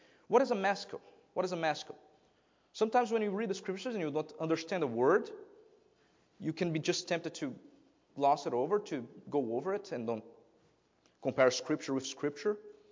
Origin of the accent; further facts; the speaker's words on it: Brazil; Just in Brazil, I am from Brazil, let me give you a brief example.